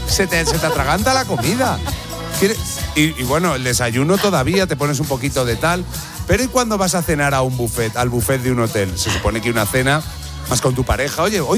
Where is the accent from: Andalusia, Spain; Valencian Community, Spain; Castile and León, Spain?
Castile and León, Spain; Salamanca; Bueno, a ver, yo soy de Salamanca.